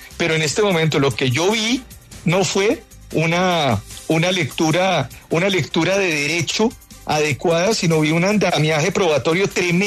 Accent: Colombia; es la constancia de lo que yo vi como colombiano el día de ayer.

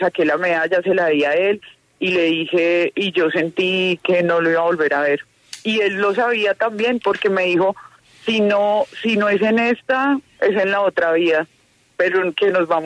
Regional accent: Leticia, Amazonas, Colombia; Nosotros venimos de Leticia y aprendimos a hablar portugués por parte de mi abuela.

